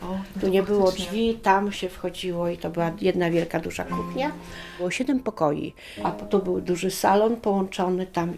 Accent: Podgrajewo, Podlaskie Voivodeship, Poland; My w ogóle pochodzimy z Podgrajewa.

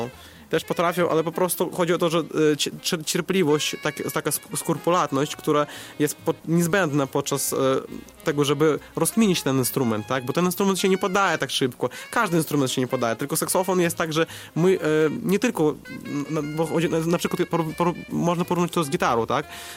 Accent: Belarus; Polish is a second language; bo u nas na Białorusi jest służba w wojsku jest obowiązkowa.

